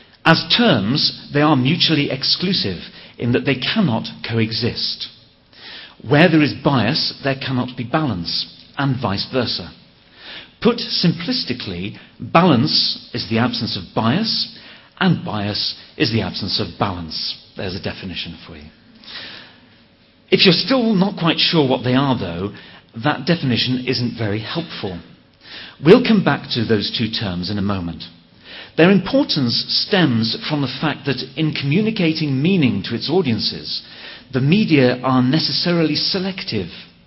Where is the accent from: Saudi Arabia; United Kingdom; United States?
United Kingdom; England; Okay, I'm going to speak in English because I'm English.